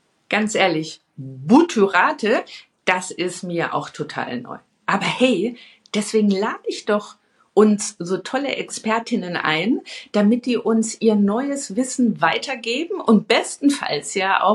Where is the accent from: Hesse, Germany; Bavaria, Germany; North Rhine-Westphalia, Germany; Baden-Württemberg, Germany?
Bavaria, Germany; Ich bin Bayerin